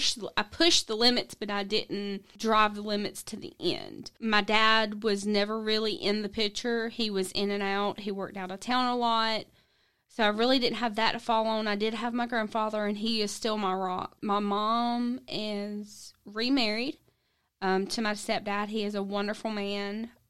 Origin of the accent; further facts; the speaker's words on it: Georgia, United States; Okay. I grew up in South Georgia area. My parents were divorced. I was in and out of church with my grandparents my whole life.